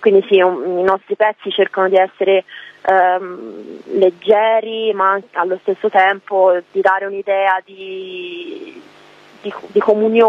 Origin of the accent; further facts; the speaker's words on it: Tuscany, Italy; accent: Tuscan; anche se sto cercando di sforzarmi di non aspirare tutte le sci, però siamo toscani e viviamo in Val d'Arno, che è una zona tra Arezzo e Firenze, quindi molto vicino al Chianti, un posto molto bello